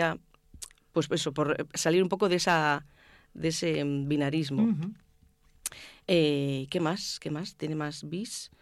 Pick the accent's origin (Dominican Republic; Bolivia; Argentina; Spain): Spain; Bilbao, Basque Country; no es lo mismo de donde yo vengo, que es Bilbao, toda el área metropolitana de Bilbao